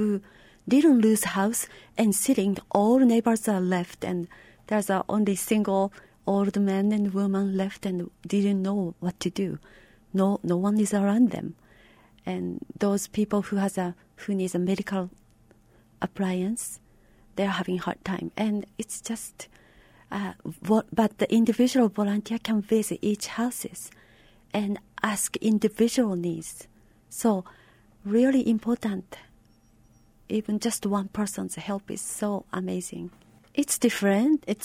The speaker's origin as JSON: {"language": "English", "country": "Japan", "moved": "yes", "said": "We are Japanese. We came from Japan"}